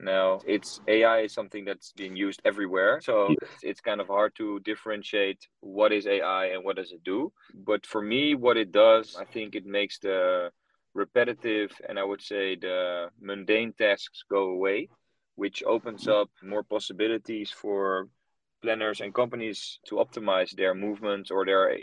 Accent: Netherlands; I'm from the Netherlands myself.

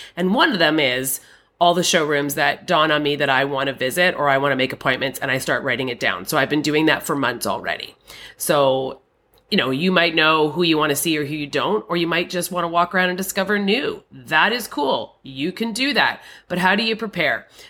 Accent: Canada; And I'm a Canadian.

